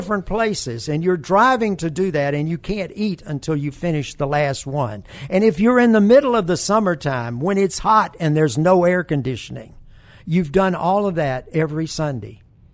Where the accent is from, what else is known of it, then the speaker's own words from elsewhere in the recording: Birmingham, Alabama, United States; So growing up in Birmingham, I knew 77 counties as our diocese of Mobile-Birmingham